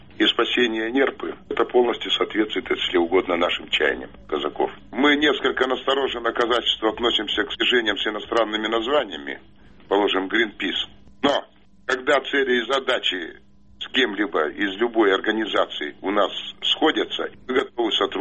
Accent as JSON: {"language": "Russian", "town": "Bolshoye Goloustnoye", "region": "Irkutsk Oblast", "country": "Russia", "tie": "born or raised there", "said": "Я вот уроженец села Большое Голоустное."}